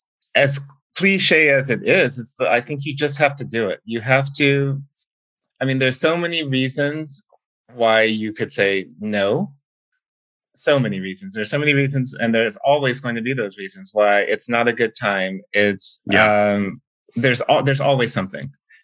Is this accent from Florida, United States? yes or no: no; California, United States; also born or lived in Germany; I came from California and my first school was in Germany, and like going from the US to Germany